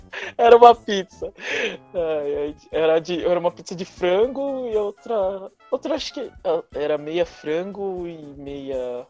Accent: São Paulo, Brazil; como paulistano que tem boas ideias, ou ideias bem criativas

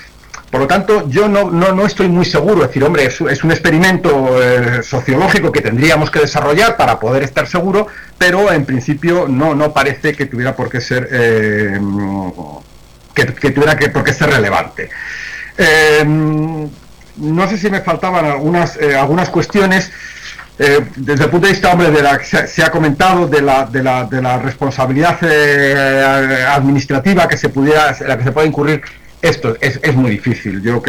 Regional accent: Spain; el mismo miedo que nosotros podemos tener como españoles hoy respecto de Marruecos

